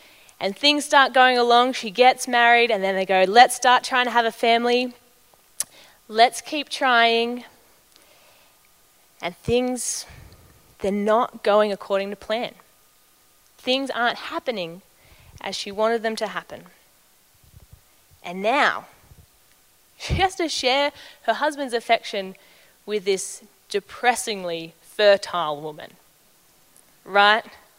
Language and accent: English; Australia; Now we're Australian and we like nicknames.